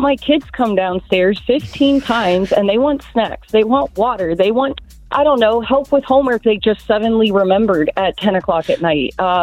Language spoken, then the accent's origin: English; Bel Air, United States; from Bel Air.